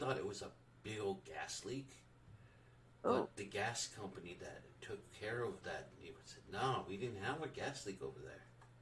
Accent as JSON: {"language": "English", "region": "Michigan", "country": "United States", "tie": "born or raised there", "said": "My home state of Michigan sees these things on a daily as well."}